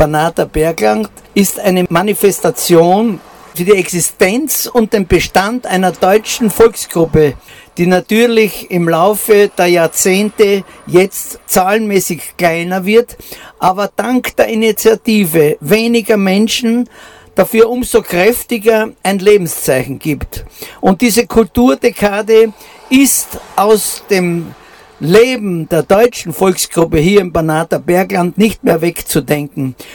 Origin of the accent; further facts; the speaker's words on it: Styria, Austria; Und es ist für mich als Steirer ein erhebender Anblick, wenn hier Madeln und Burm in steirischer Tracht tanzen.